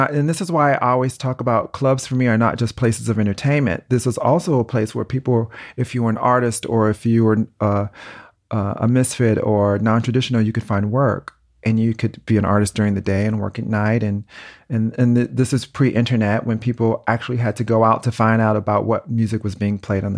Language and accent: English; New York, United States; also born or lived in Chicago, United States; I always say I was born in Chicago, but grew up in New York. Because that's where I really became into myself.